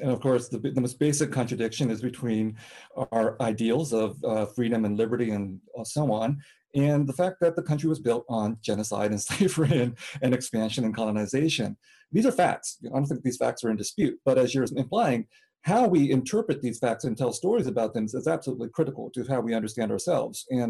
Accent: Vietnam; English is a second language; moved away; But I came from Vietnam as a refugee from the Vietnam War

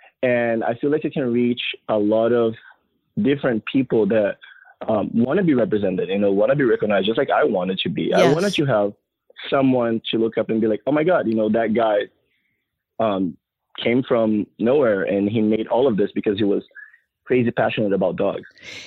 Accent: São Paulo, Brazil; I'm actually from Sao Paulo, but, you know, it's not very different than Rio.

